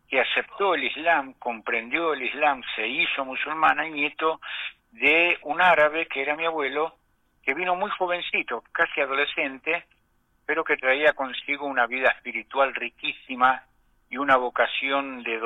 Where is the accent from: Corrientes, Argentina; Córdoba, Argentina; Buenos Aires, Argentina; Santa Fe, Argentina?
Buenos Aires, Argentina; Soy argentino, porteño, hijo de una tucumana y de un porteño. Nací en el año 1958 y soy nieto de una italiana proveniente de Génova y de un árabe sirio